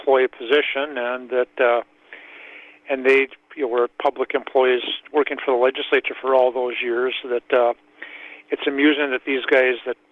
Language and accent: English; Wisconsin, United States; I grew up in the North Woods, and, they moved down to southern Wisconsin here for a job with the DNR, 40 years ago now.